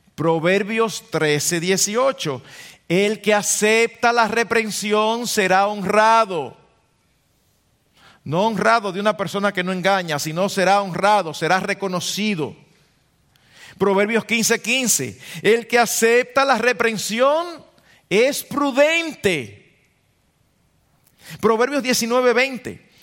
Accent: Dominican Republic; como los dominicanos decimos, un típico boche

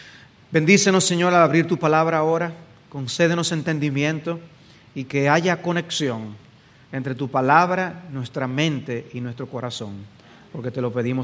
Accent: Dominican Republic; para nosotros como dominicanos, latinos, el hablar de una cena a mediodía es raro

